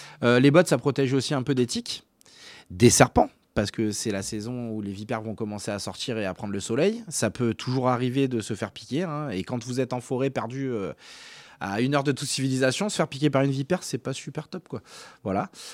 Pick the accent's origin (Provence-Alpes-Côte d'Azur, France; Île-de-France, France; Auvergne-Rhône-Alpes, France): Provence-Alpes-Côte d'Azur, France; now in Corrèze, France; ça fait 4 ans que je suis en Corrèze, moi. Je viens du Var et nous, on a l'habitude des sécheresses.